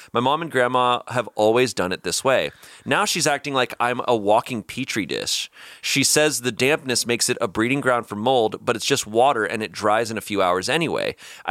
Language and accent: English; Arizona, United States; But like growing up in Arizona, that place was so dry.